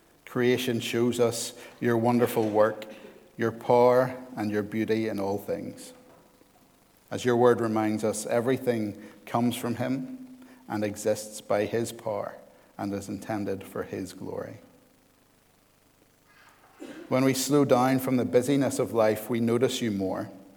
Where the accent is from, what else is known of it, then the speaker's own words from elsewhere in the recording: Hillsborough, Northern Ireland, United Kingdom; I grew up in Hillsborough and live in Hillsborough now